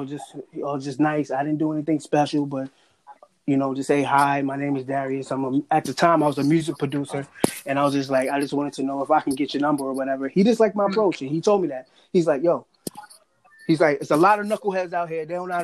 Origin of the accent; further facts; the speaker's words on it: Peekskill, New York, United States; also born or lived in Harlem; Originally from Harlem. I grew up in Peekskill a lot of the times, and then, you know, we came up to Beacon